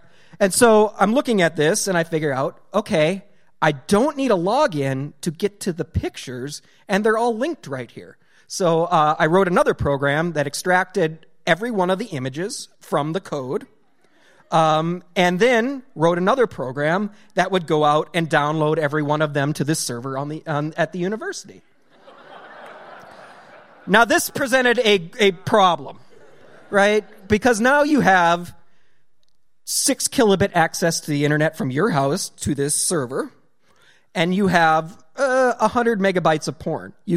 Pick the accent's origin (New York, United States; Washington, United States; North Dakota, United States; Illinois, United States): North Dakota, United States; So in my hometown of 600 people, which I live 10 miles from, there is one gas station at the time. It had pop and gas. That's it.